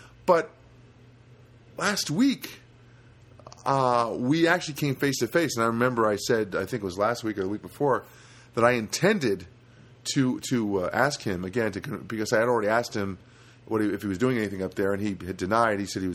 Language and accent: English; East Coast, United States; moved away; I never had allergies growing up in the East Coast. And I come out here, and I got me some allergies. And I've been here a long time